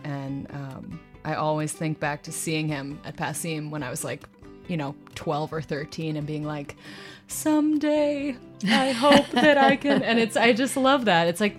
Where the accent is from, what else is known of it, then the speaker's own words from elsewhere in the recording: Boston, Massachusetts, United States; But my hometown, Boston, gets a shout out, and so does L.A.